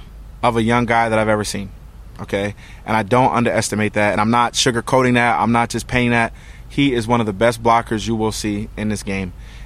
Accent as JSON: {"language": "English", "region": "New Jersey", "country": "United States", "said": "But I'm from Jersey, so my family's there, so I feel cool."}